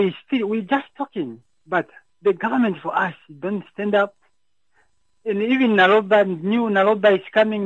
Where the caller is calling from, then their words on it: Oshakati, Oshana, Namibia; Me, I'm calling from Ashakati.